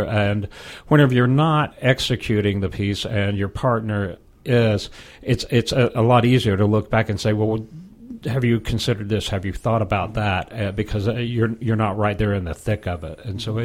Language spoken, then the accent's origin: English; Great Plains, United States; I grew up out in the Plains, but I've been here over 30 years, so this is home.